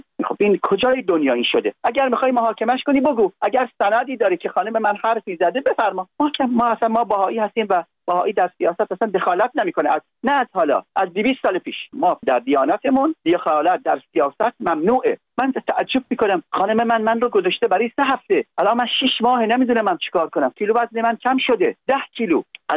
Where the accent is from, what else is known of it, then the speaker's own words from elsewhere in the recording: United Arab Emirates; ما خانم 24 سال در امارات زندگی میکنیم، یعنی من که بچه اماراتم، پاسپورتم ایرانی نیست،